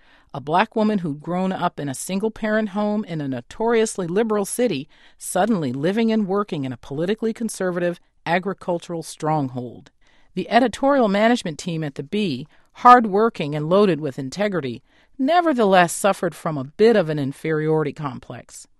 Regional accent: San Francisco, California, United States; moved away as an adult; now in Fresno, United States; In 1990, I left my hometown of San Francisco and moved to Fresno, California.

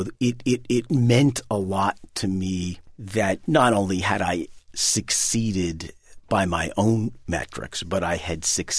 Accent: New York, United States; I mean, I grew up on Park Avenue and went to private schools.

